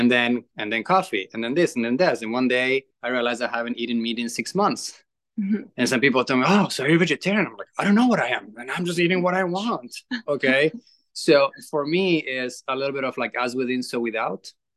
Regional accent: Argentina; English is a second language; I'm from Argentina, and I grew up eating red meat twice a day, every day. Okay, we have in Argentina more cows than people.

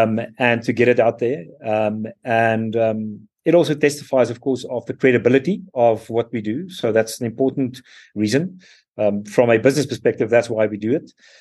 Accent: South Africa; So I absolutely love being a South African.

